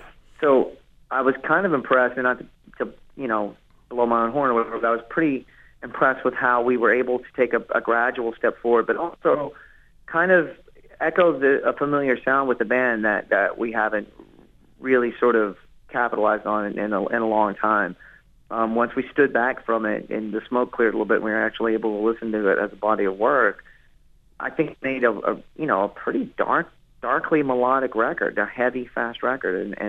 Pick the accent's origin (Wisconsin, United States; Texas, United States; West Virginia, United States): Texas, United States; and I am from Texas, and I live in Austin, Texas right now.